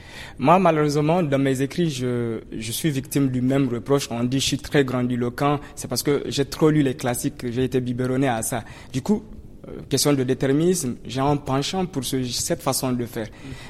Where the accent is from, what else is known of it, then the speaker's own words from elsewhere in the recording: Niger; chez nous, au Niger encore